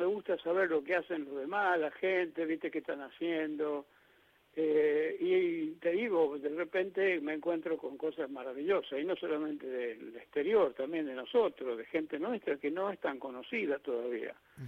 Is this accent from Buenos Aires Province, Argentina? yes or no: no; Chuquis, La Rioja, Argentina; una orquesta que es del departamento Castro Barro. Sí. Donde está mi pueblo, donde está Chuquis.